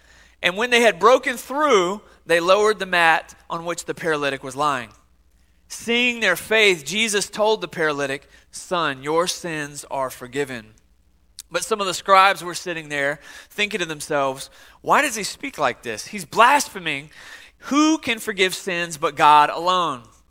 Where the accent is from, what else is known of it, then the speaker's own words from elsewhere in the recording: Atlanta, Georgia, United States; I'm originally from the East Coast. Is there anybody East Coast people in here? I didn't think so. So I'm from the East Coast. I'm from a place called ATL, Hotlanta, home of the Braves and Coca-Cola.